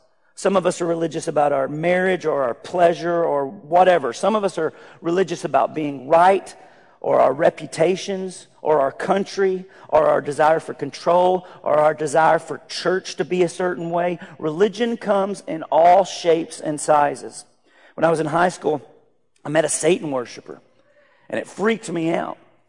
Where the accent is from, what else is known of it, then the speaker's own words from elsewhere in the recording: Arkansas, United States; Growing up in Arkansas around a lot of rural friends and family, we had this saying